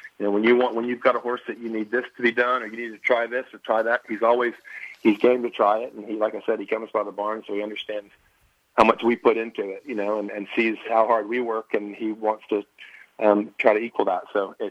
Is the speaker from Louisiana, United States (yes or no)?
no; Kentucky, United States; I live in Kentucky. I'm from Kentucky.